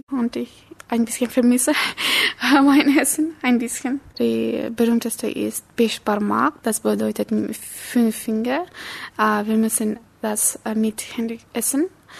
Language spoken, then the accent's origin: German; Kyrgyzstan; German is a second language; ich komme aus Kirgisistan. Dieses Land befindet sich in Asien. Und ich lerne Deutsch, weil das mir gefällt.